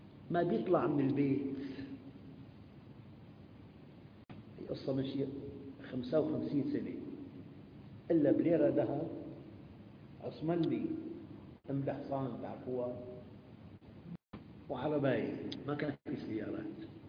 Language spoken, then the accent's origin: Arabic; Damascus, Damascus Governorate, Syria; عندنا بالشام في باليوم شي 50 نعوة تقريبا